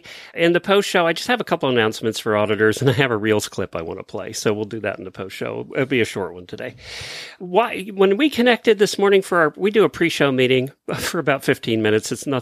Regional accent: Ocala, Florida, United States; from Ocala, Florida.

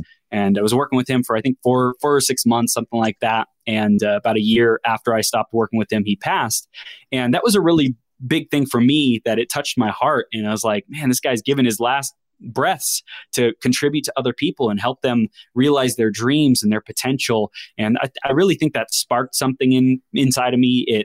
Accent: Chino, California, United States; I grew up in Southern California, Inland Empire, Chino area, went to Cal Poly Pomona.

